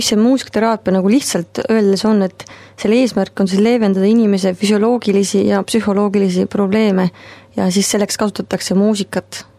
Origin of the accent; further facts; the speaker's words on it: Pärnu, Pärnu County, Estonia; now in Tallinn, Estonia; Ma olen tegelikult pärit nüüd Pärnust, aga õppisin nüüd pedagoogika ülikoolis 4 aastat.